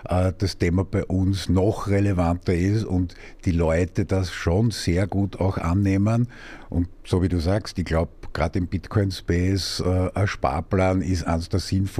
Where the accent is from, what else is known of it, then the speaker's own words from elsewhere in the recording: Carinthia, Austria; Woher ich komme, also... Ja, grundsätzlich aus Kärnten, ja.